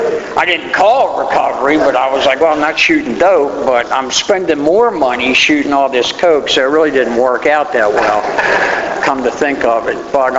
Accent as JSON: {"language": "English", "town": "Baltimore", "region": "Maryland", "country": "United States", "said": "I'm from Baltimore."}